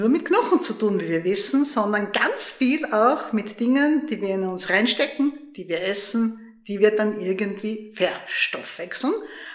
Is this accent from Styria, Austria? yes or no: yes; Graz, Styria, Austria; außerdem sitze ich nicht in meiner Orde in Steyr oder in Wien, sondern ganz woanders. Nämlich im schönen Graz, meiner Heimatstadt.